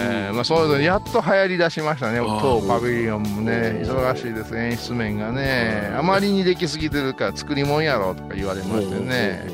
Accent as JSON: {"language": "Japanese", "town": "Hiratsuka", "region": "Kanagawa", "country": "Japan", "said": "平塚出身やけど笠岡弁をマスターしましたからね。"}